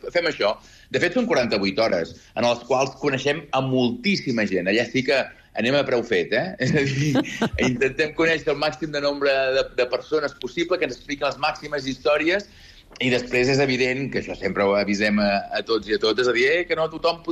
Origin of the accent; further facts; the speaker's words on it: Sant Feliu de Buixalleu, Catalonia, Spain; I jo, sense anar més lluny, que sóc de Sant Feliu de Buixalleu, que és una miqueta Catalunya interior